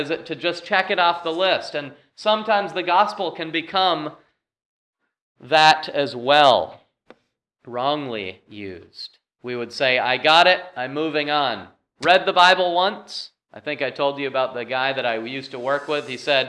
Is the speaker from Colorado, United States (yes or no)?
no; Vermont, United States; And some of you know I grew up in Vermont, and my parents started us on skis when we were little, so I've skied for a long time